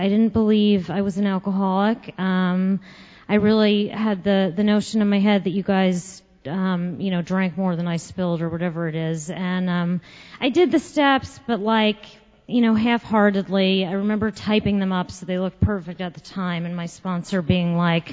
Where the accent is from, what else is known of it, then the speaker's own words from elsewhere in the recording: Westchester, New York, United States; I grew up in Westchester. I come from an amazing family.